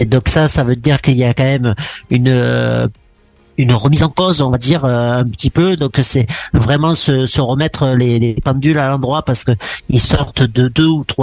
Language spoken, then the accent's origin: French; Agen, Nouvelle-Aquitaine, France; now in Angoulême, France; je suis angoumoisin maintenant, mais je suis originaire d'Agen. J'ai passé presque 30 ans à Agen